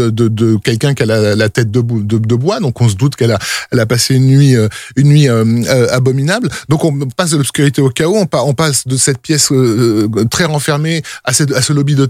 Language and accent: French; France; nous, on est français, donc on entend du français